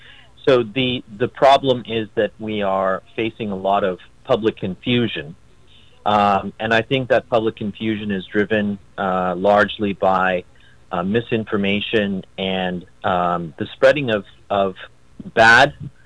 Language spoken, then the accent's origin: English; Pennsylvania, United States; calling just north of Philadelphia in northeastern Pennsylvania. So, yes, I'm in Pennsylvania. That's my hometown, home city.